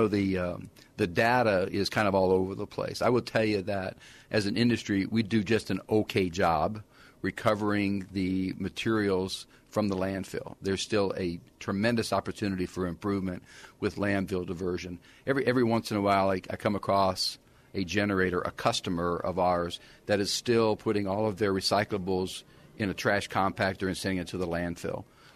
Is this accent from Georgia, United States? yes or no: no; Detroit, Michigan, United States; I'm actually originally from the Detroit area. Now, that's been a while ago. But when I was growing up in the state of Michigan, I believe directionally there was around 40 paper mills.